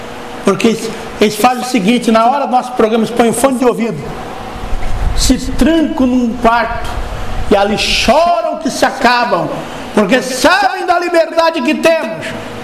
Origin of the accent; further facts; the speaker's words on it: Joinville, Santa Catarina, Brazil; lá no meu bairro na época, Jardim Paraíso, aqui em Joinville